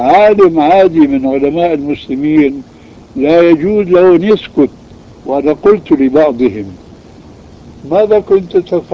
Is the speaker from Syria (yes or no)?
yes; Syria; عندنا في سوريا